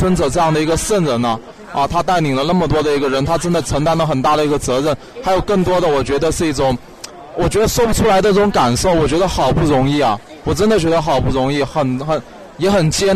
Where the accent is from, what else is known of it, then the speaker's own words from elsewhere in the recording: China; 然后我是来自中国大陆的啊，然后我们那边来的话还是有一些困难吧啊